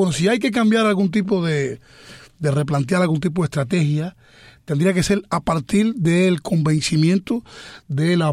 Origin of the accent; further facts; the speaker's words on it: Cuba; como cubanos